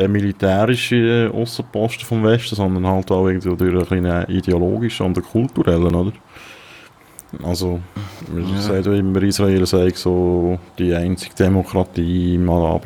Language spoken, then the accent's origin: German; Switzerland; als Schweizer